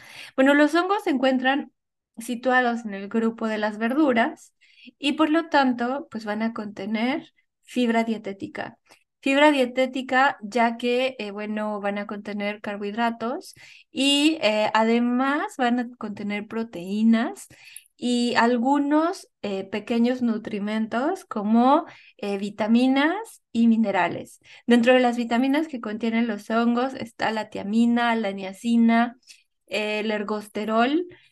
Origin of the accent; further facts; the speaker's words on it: Mexico; soy mexicana y que en México encontramos toda esta gama de hongos